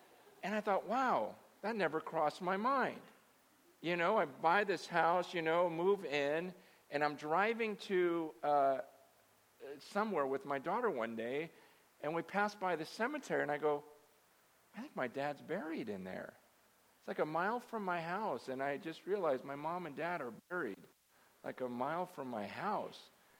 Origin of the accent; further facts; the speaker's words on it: San Francisco, California, United States; born there; It never crossed my mind that I was born in San Francisco. Do you know I was born in Chinatown? Yeah, I was born in the hospital in Chinatown. My mother died giving birth to me in Chinatown.